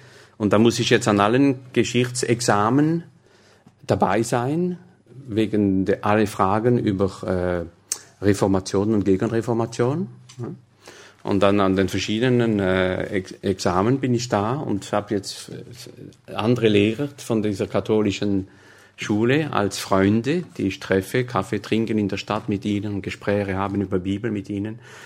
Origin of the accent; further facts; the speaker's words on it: Grand Est, France; Denn ich wollte nicht als Elsässer eine elsassische Gemeinde in den Vogesen gründen.